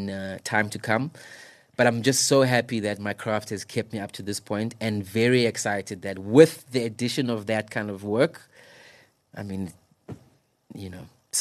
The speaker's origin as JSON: {"language": "English", "country": "South Africa", "said": "You've got to make way for that to be able to really like enjoy being a South African artist, man."}